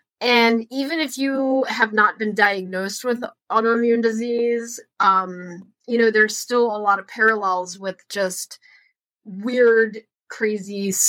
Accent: Maryland, United States; I'm not from northern Minnesota. I'm from Maryland, which is not a particularly cold climate.

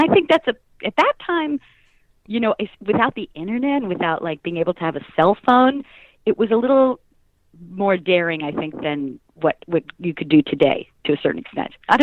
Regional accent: Long Island, New York, United States; I grew up in Long Island.

